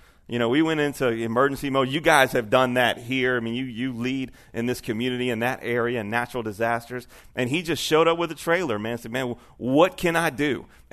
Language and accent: English; Baton Rouge, Louisiana, United States; so I'm from Baton Rouge and Healing Place Church.